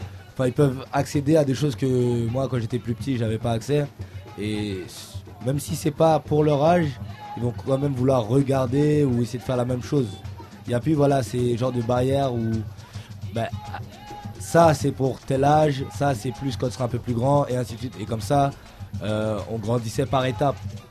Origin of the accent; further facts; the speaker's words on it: France; also born or lived in French Guiana; Non, je suis né en France, j'ai commencé à grandir en France, après j'ai habité un an à Cayenne.